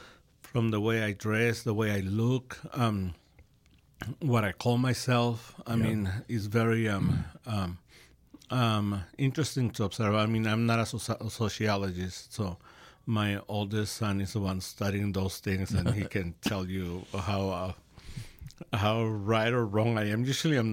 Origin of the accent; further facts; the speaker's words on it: Mexico; I am from Mexico, right?